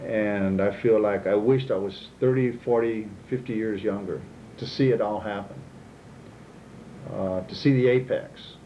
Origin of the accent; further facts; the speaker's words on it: Houston, Texas, United States; Well, this is my hometown. I've never really wanted to go anywhere else. You know, I was born here. I come from a large family.